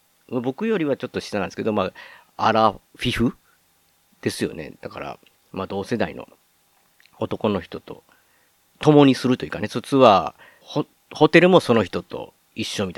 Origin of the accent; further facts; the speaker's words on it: Osaka, Japan; 僕、大阪出身、だって出身で大阪に住んでるんですけど